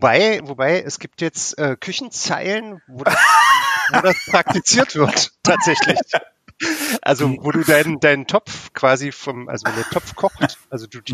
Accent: Magdeburg, Saxony-Anhalt, Germany; Na gut, die Domspitzen muss man ja sehen, sonst ist man ja als Magdeburger unglücklich.

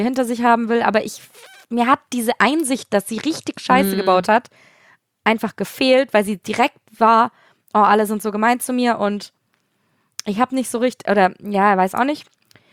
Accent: Hamburg, Germany; Das ist meine alte Heimatstadt, ne?

